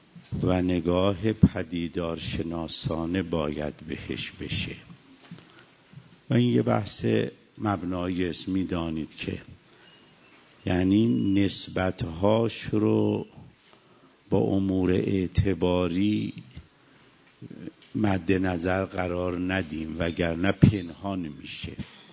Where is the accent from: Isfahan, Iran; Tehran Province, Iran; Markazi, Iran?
Isfahan, Iran; مثلا مثال، من اصفهانیم، من مردم